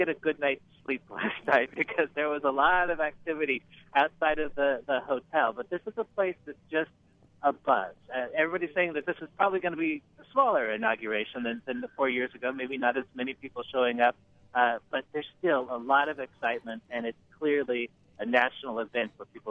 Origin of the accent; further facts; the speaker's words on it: Philadelphia, Pennsylvania, United States; I'm from Philadelphia. I came here to help cover this for NPR.